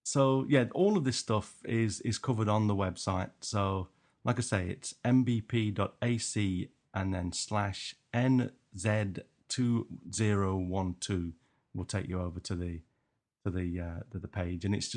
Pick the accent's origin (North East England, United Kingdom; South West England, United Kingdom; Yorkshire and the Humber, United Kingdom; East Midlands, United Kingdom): East Midlands, United Kingdom; Nottingham; accent: Nottingham; I guess that's my Nottingham accent duck.